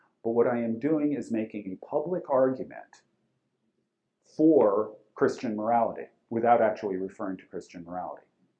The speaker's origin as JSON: {"language": "English", "country": "United States", "said": "as an American"}